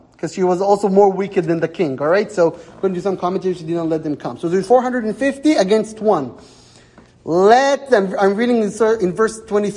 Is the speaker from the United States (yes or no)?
no; Canada; We're also Jewish, but we're also Canadian, and we're also Western, and we're also this